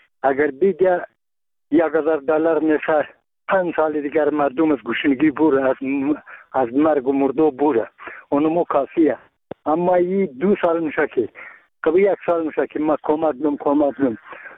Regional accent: Bamyan, Afghanistan; ما یک تن از بامیانیم.

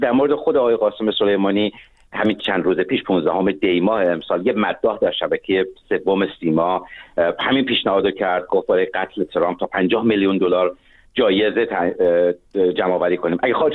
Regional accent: Iran; عرض کردم به عنوان یک ایرانی از منظر یک غربی

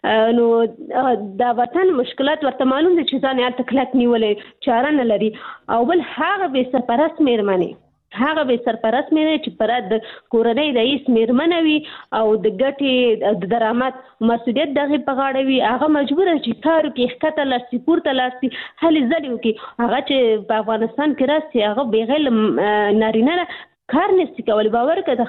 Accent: Pakistan; ځکه چې زه په پاکستان کې پیدا شوی یم، هلته مې ژوند تیر کړی، تر لسنه پورې ما درس ویلي،

